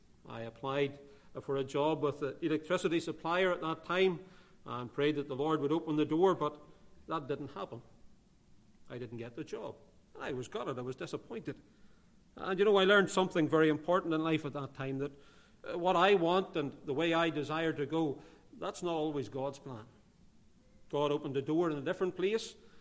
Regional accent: Newtownabbey, Northern Ireland, United Kingdom; As you know, I'm from Northern Ireland. I was actually born in a place called Newton Abbey, that's not too far from Belfast, way back in the year of 1970.

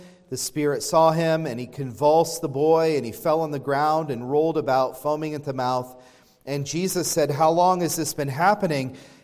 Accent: Pennsylvania, United States; You know, I grew up in Northwest Pennsylvania. There was an Amish community that wasn't too far from where I lived.

